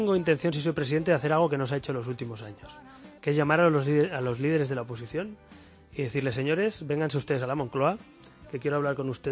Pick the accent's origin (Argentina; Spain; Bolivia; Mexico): Spain; Barcelona, Catalonia; born there; yo que soy nacido en la Barceloneta